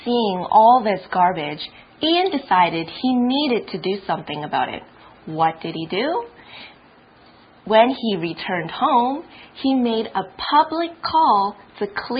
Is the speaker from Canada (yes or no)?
yes; Canada; I'm Canadian, which means I'm from Canada.